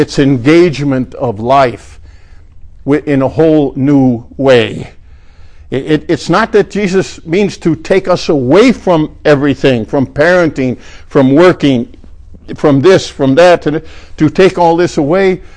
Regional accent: New York, United States; I grew up in New York, but I've been around country people enough, so I know what a yoke is.

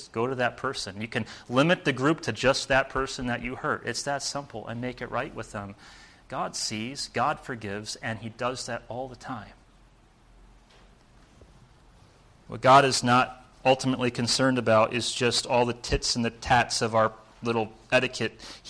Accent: Indiana, United States; Growing up in Indiana, that was not necessary.

